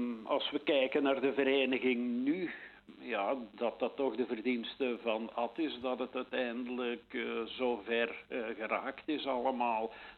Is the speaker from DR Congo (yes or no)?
no; Merksplas, Flanders, Belgium; Ja, ik ben iemand uit Merksplas.